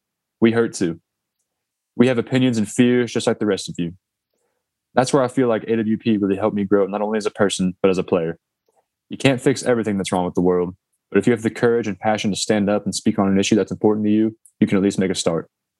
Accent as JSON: {"language": "English", "town": "Fort Wayne", "region": "Indiana", "country": "United States", "tie": "born or raised there", "moved": "yes", "said": "inside of a gas station in my hometown of Fort Wayne, Indiana."}